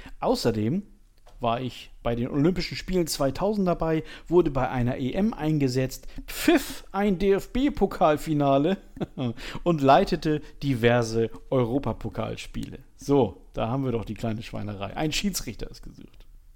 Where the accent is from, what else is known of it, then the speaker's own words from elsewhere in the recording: Hamburg, Germany; Also mir als Hamburger